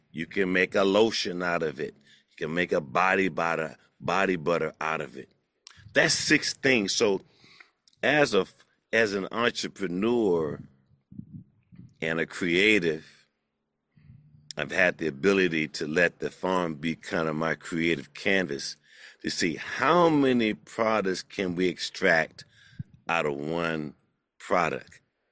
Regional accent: Wagner, Oklahoma, United States; As you know, Professor, I'm from Oklahoma. I was born in a little town called Wagner, outside of Tulsa, between Tulsa and Muskogee.

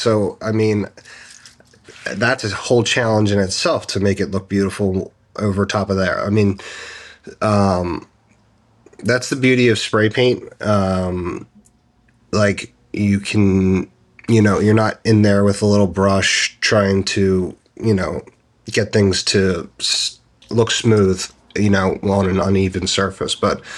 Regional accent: Pennsylvania, United States; Like I have traveled to like I'm from Pennsylvania, so obviously I've done quite a few up there

